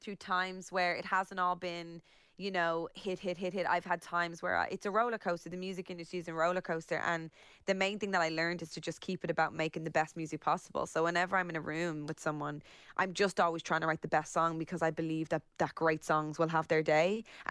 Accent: Ulster, Ireland; I am just from Donegal

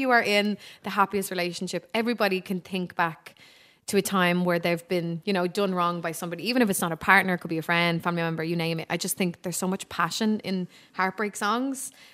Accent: Swords, Leinster, Ireland; Yeah, so I grew up in Swords. I'm from a Dublin gal.

